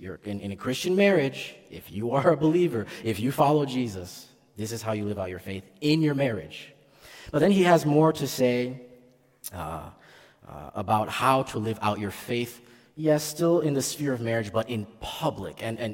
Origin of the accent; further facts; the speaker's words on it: DR Congo; now in United States; I'm Congolese American. Congolese are interesting people, very focused on the externals.